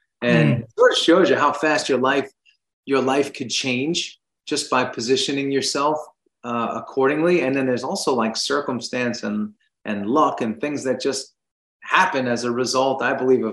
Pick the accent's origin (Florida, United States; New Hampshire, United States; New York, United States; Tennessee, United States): New York, United States; I grew up in New York, Long Island, much like you.